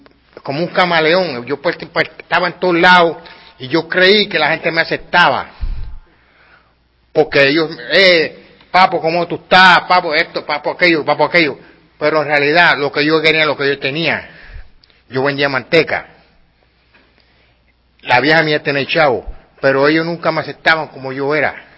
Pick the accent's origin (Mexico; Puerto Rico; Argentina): Puerto Rico; San Juan; Yo nací en Puerto Rico, yo nací en San Juan, me crié en Villa Palmera, Lloren Torres, Shanghai, La Playita, Vitumul, San José, lo bueno, donde era todo lo bueno.